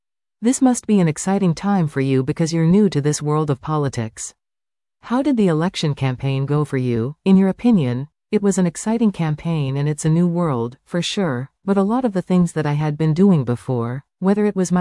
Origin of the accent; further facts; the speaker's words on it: Surrey, British Columbia, Canada; Also, growing up in Surrey for a long time